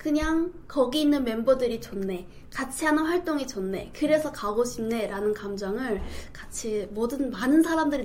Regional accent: North Korea; now in South Korea; 저는 탈북민으로서

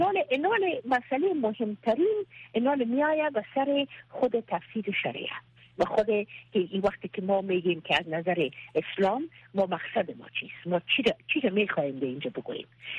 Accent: Afghanistan; ما افغان هستیم

